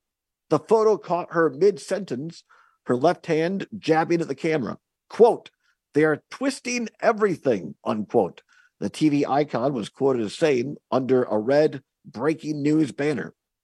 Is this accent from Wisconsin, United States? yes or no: yes; Richland Center, Wisconsin, United States; listen to us here in Southwest Wisconsin, WRCE AM 1450 and FM 107.7 is where we are at today here in my hometown, Richland Center.